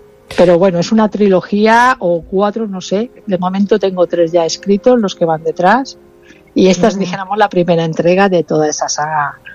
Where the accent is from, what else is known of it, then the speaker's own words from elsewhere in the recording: Alicante, Valencian Community, Spain; como soy de Alicante, me fui con ella a Santa Faz.